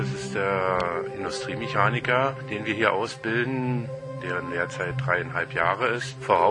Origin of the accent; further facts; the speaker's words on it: Kirchmöser, Brandenburg, Germany; ich bin hier ziemlich verwurzelt in der Gegend, also ich bin hier in Kirchmöser aufgewachsen und wohne auch noch hier